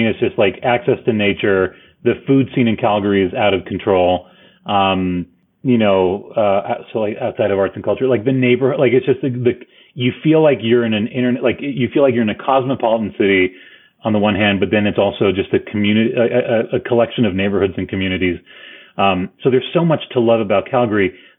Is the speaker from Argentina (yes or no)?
yes; Argentina; I grew up in Argentina in the 1980s